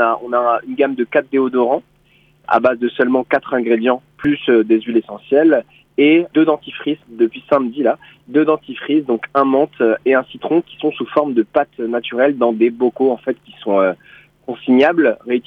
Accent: Lannion, Brittany, France; Nous, on est tous les deux bretons avec Marion. On vient de Lannion au départ.

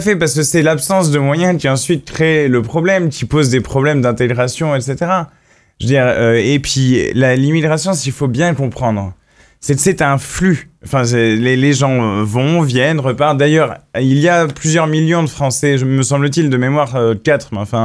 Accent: Brest, Brittany, France; Moi, je viens de Brest. Brest est un port. Et Brest a une tradition d'accueil.

